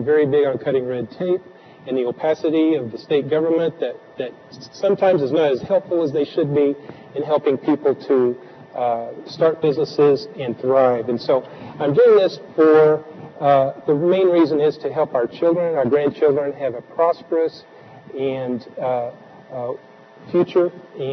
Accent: Kansas, United States; I grew up in Montgomery County.

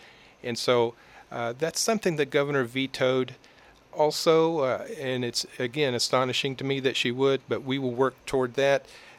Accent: United States; I need to do what I can to help my hometown and my home area here in Montgomery County.

